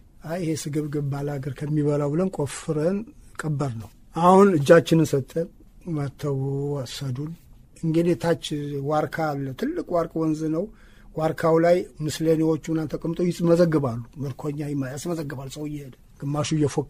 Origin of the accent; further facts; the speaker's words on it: Dessie, Amhara, Ethiopia; እኛ የወሎ ልጆች የደሴ ልጆች ነን